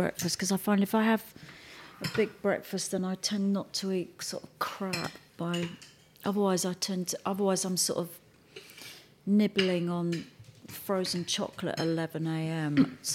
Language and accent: English; England, United Kingdom; apples and cream actually do make me think about growing up in England.